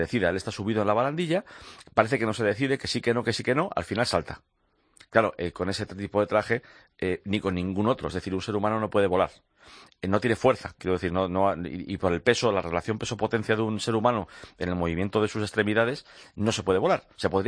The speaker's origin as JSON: {"language": "Spanish", "country": "Spain", "said": "somos españoles"}